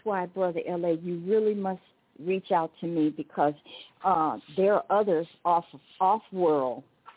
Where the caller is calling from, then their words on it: Tucson, Arizona, United States; I'm calling you from Devon Gables here in Tucson, Arizona.